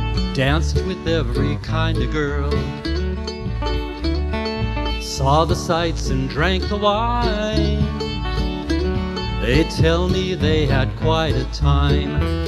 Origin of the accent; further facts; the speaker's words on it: Portland, Oregon, United States; We're from Portland, Vancouver area